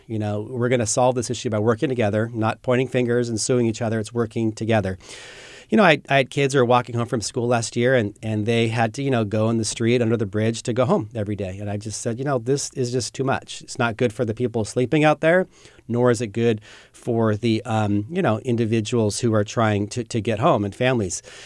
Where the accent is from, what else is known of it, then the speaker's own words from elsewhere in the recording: Sacramento, California, United States; It's full circle running for mayor as a Sacramentan. I grew up here in Sacramento. I love my hometown city.